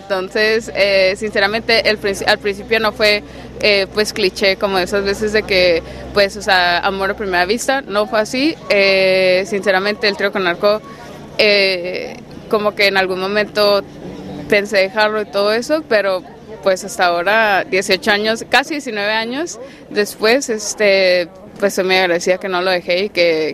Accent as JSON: {"language": "Spanish", "town": "Tijuana", "region": "Baja California", "country": "Mexico", "said": "En Tijuana, yo soy de Tijuana"}